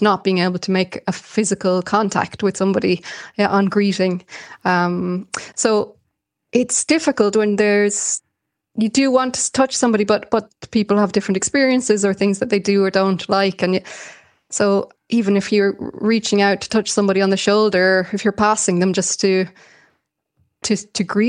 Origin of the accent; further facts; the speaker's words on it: Ethiopia; even between men, physical affection is a normal sight on Ethiopian streets.